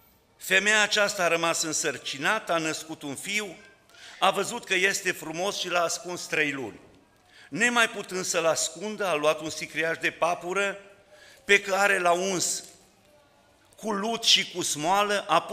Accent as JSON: {"language": "Romanian", "town": "Arad", "region": "Arad County", "country": "Romania", "said": "împreună cu fratele Tică suntem din Arad, din Biserica din Michelaca"}